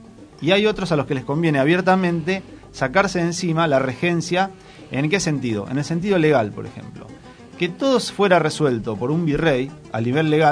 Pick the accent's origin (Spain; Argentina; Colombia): Argentina; la revolución que más nos pega a nosotros como argentinos es la de 1810.